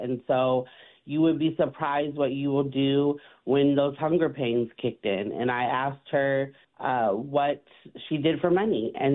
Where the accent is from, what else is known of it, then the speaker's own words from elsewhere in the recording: Seattle, Washington, United States; I'm the Director of Survivor Services at The More We Love. I am from Seattle, Washington.